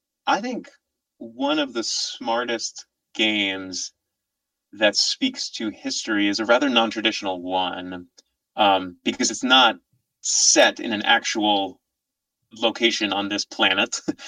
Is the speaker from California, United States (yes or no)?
no; Boston, Massachusetts, United States; moved away; I mean, I grew up in Boston, you know, so I internalized a lot of mythology about what the South was like